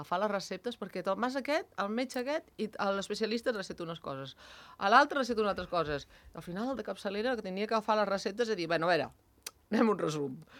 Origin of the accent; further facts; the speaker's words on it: Andorra; la gent sap que sóc d'Andorra. I jo sempre dic, jo sóc d'Andorra.